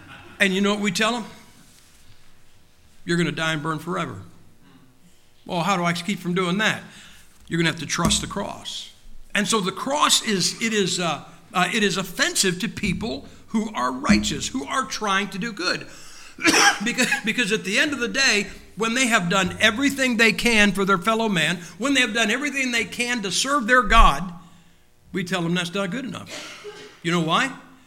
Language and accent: English; Ohio, United States; Besides, I'm from Ohio. We don't have a professional team in the state.